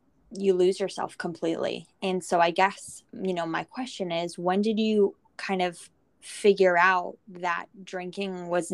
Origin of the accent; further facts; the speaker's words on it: Maryland, United States; And also growing up in the Maryland's not really the Midwest.